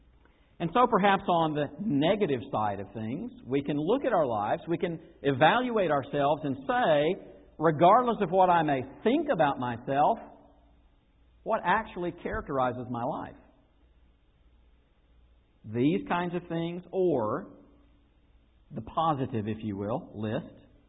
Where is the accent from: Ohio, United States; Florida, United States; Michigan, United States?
Florida, United States; Where I grew up in Florida, we had a yard that was filled with all kinds of fruit trees and various kinds of citrus trees.